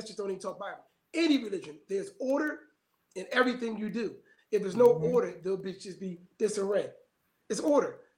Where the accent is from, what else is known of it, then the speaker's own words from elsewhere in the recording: Philadelphia, Pennsylvania, United States; I'm from Philadelphia.